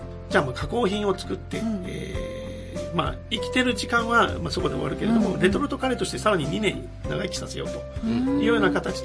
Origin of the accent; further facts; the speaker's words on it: Usa, Oita, Japan; 宇佐出身ですし、やっぱり宇佐が大好きなので、はい、で、うちは農家ですし、